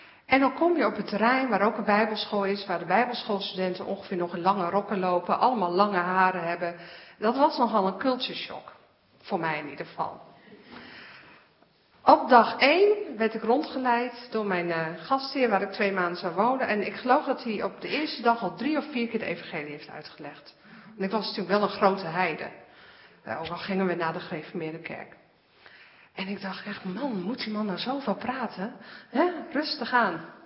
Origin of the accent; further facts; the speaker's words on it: Godlinze, Groningen, Netherlands; ik ben geboren in Godlinze, hier niet zo ver vandaan. Mijn ouders zitten hier